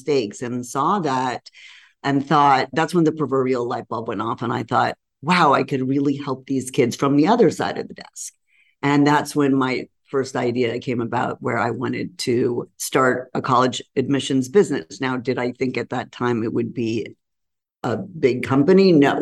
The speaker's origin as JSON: {"language": "English", "town": "Los Angeles", "region": "California", "country": "United States", "tie": "born or raised there", "said": "I grew up in Los Angeles, took the SAT."}